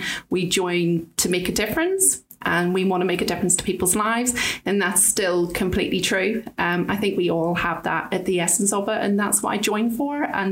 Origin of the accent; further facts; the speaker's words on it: Northern Ireland, United Kingdom; moved away as an adult; You had 18 weeks training and I moved from Northern Ireland.